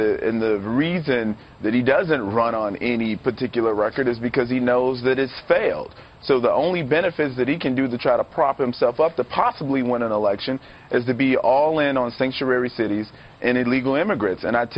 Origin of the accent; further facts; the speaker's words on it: Chicago, Illinois, United States; when I was growing up in Chicago, you had to be a part of the life.